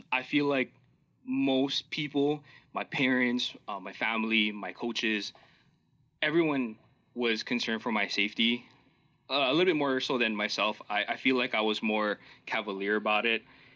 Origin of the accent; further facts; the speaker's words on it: Hawaii, United States; When I was growing up in Hawaii, my father got me interested in playing basketball because he would actually play with his coworkers after work.